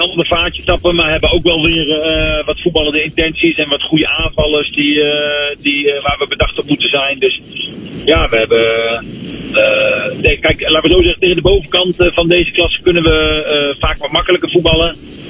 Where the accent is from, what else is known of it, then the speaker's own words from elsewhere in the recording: Apeldoorn, Gelderland, Netherlands; Want ja, kijk, ik kom uit Apeldoorn. Ook daar in de buurt is wat meer, is genoeg aanbod.